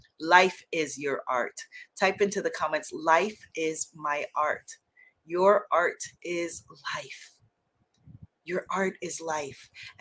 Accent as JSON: {"language": "English", "country": "United States", "said": "at that time Cuba was closed off to my country, I'm an American"}